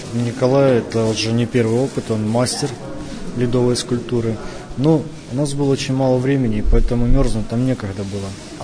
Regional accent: Luhansk, Luhansk Oblast, Ukraine; Сам я из Луганска, ЛНР.

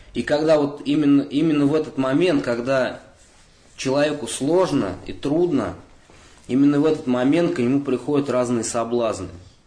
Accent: Moscow, Russia; Да, я из Москвы.

